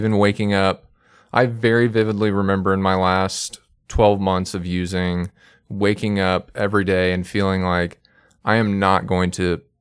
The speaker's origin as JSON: {"language": "English", "town": "Houston", "region": "Texas", "country": "United States", "said": "I'm from Houston. My wife and I live here, and we've got 2 little boys."}